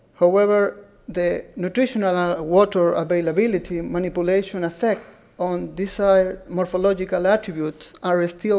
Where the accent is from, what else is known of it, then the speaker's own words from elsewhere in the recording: Chile; I come from Chile, of the Universidad de Concepción.